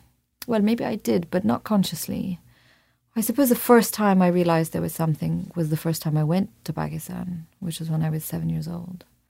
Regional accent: Syria; Growing up in Syria, no.

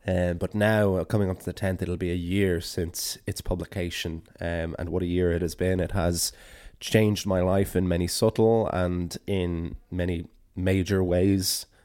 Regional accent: Ireland; never want to go too deep into it, because then I don't think it would be as appropriate for me as an Irish person and Irish storyteller to be diving in.

